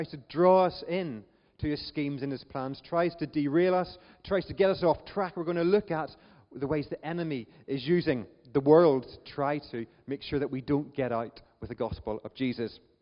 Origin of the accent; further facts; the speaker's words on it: Northern Ireland, United Kingdom; accent: Northern Irish; my Northern Irish accent often flummoxes people